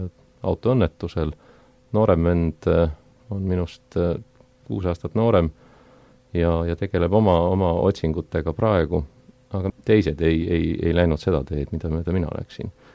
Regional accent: Saue, Harju County, Estonia; see kodu, milles mina olen kasvanud väikeses Saue linnas, tookord oli see küll Tallinna linna Leenini rajoon

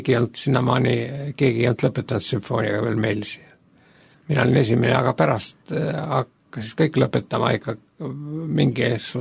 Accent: Tartu, Tartu County, Estonia; kuigi ma ise olen sealt pärit

